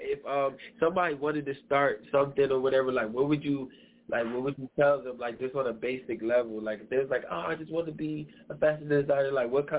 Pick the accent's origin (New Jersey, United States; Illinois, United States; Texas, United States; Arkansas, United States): New Jersey, United States; Trenton; but I came from Trenton. I didn't have, like, we weren't rich or anything.